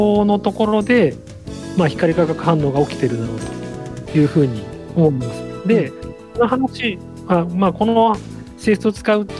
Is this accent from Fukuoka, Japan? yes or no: no; Nagaoka, Niigata, Japan; also born or lived in Nara; 生まれは奈良県なんですけど、ちっちゃいと幼稚園まで奈良にいて、その後長岡の義歌台ができるっていうので、長岡に引っ越して高校まで長岡にいました。でその後は大学は東京の方だったので。